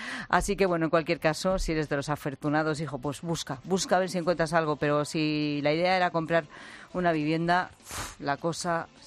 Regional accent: Zamora, Castile and León, Spain; En mi pueblo, en mi tierra.

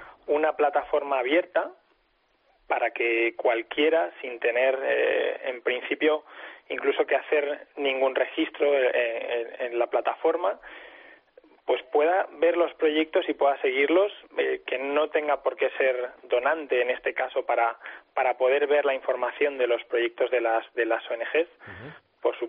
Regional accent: Spain; Sí, es una empresa española, los fundadores somos españoles todos

